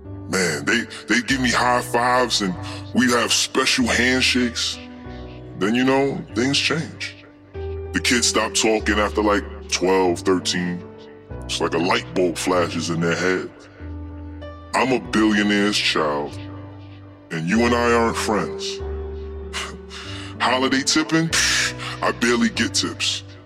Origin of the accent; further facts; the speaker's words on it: Bronx, New York, United States; I just work for this particular industry. I'm from the Bronx.